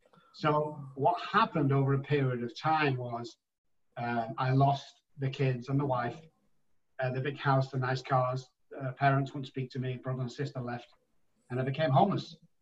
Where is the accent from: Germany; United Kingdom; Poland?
United Kingdom; Manchester, North West England; now in San Antonio, United States; Obviously, I'm in San Antonio, Texas now, but I'm originally from Manchester in the United Kingdom. And I grew up there with my family.